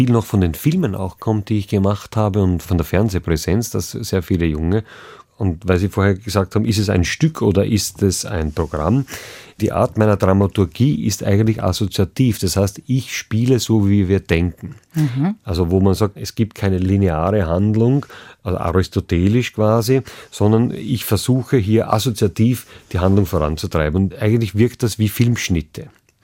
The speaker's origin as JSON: {"language": "German", "region": "Vienna", "country": "Austria", "said": "Also da spreche ich natürlich jetzt als Wiener, weil bei uns der Humor sozusagen Teil des täglichen Lebens ist."}